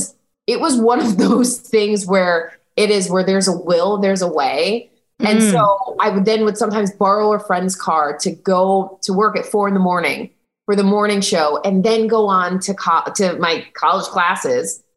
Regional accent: DeKalb, Illinois, United States; A girl from the cornfields. And that's what, I mean, I think about that so often. I grew up in DeKalb, Illinois, in an hour west of Chicago, but suburbs, like straight up cornfields.

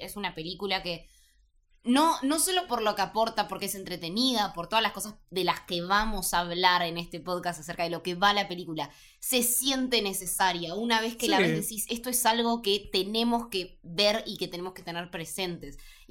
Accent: Bariloche, Río Negro, Argentina; yo soy de Bariloche y en Bariloche hay un solo cine, que es el Sunstar, que es una cadena de cines que está en diferentes lugares de Argentina.

